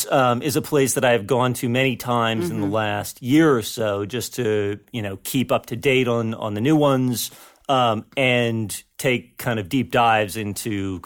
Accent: East Coast, United States; So my parents got out of there. Mm. I grew up on the East Coast, then came out here.

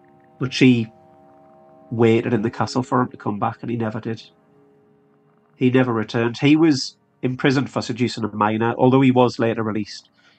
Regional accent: North East England, United Kingdom; born there; I was born in Northumberland and I live just outside of Northumberland now. It's a beautiful county. It's the most remote county in England as well.

